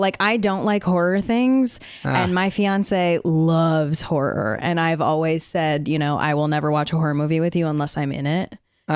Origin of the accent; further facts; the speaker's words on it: Connecticut, United States; Connecticut.